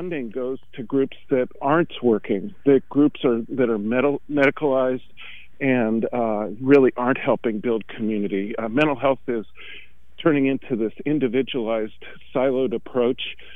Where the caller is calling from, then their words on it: Eugene, Oregon, United States; I'm calling from Eugene